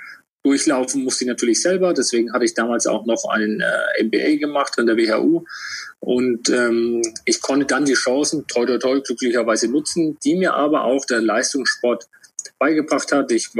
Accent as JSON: {"language": "German", "town": "Würzburg", "region": "Bavaria", "country": "Germany", "tie": "born there", "said": "bin Vater von zwei Kindern, 4 und 6 Jahre alt und bin ein gebürtiger Würzburger."}